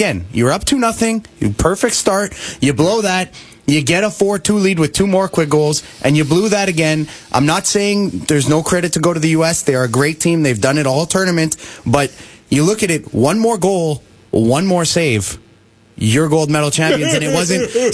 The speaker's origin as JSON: {"language": "English", "country": "Canada", "said": "As a Canadian fan, look, Team Canada, absolute heartbreaker to lose that way"}